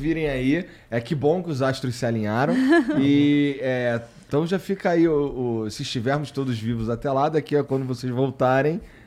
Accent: Rio de Janeiro, Brazil; Eu sou do Rio. Aí, enquanto morava no Rio, tinha alguns eventos que eu precisava vir aqui em São Paulo.

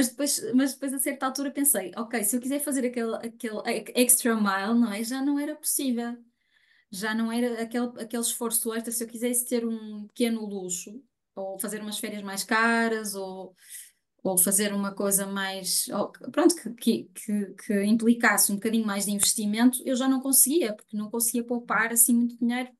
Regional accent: Porto, Portugal; eu sou do Porto, e moro no centro do Porto

